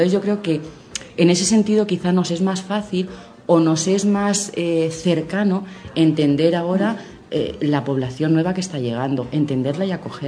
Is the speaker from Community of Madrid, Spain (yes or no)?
yes; Madrid, Community of Madrid, Spain; born there; Yo nací en Madrid, es verdad, pero yo nací en Madrid, como siempre digo, de rebote. Mi madre vino a dar a luz aquí en Madrid porque mi familia procede de un pueblo de Toledo muy pequeñito, Almendral de la Cañada